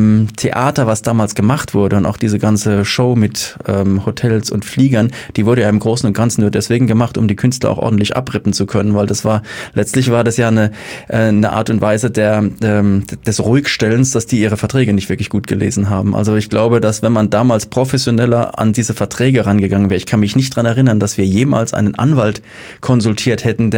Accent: Mannheim, Baden-Württemberg, Germany; Und naja, ich komme aus Mannheim, ich habe einen Bezug zur Stadt

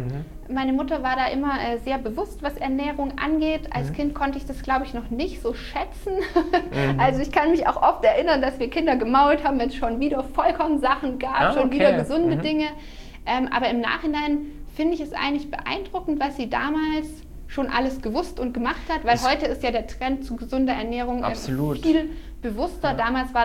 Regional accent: Kuppingen, Baden-Württemberg, Germany; Ja, ich komme aus Kuppingen, also bin quasi Herrenbergerin schon seit immer. Bin dort aufgewachsen, zusammen mit 3 Brüdern.

